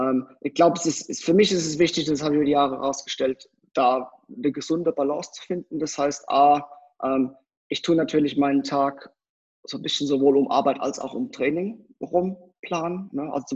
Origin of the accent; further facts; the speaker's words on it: Mannheim, Baden-Württemberg, Germany; moved away as an adult; now in Switzerland; bin 41 Jahre alt. Ich lebe seit etwas mehr als 11 Jahren jetzt in der Schweiz. Bin geboren in Deutschland, komme gebürtig aus Mannheim. Eigentlich bin vor etwa 11 Jahren in die Schweiz gekommen.